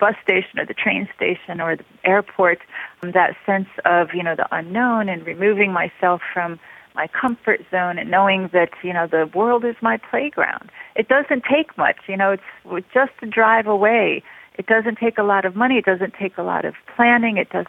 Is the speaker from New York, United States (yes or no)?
yes; New York, United States; I loved my hometown. I come from a very historically rich area of New York State, which is the Hudson Valley.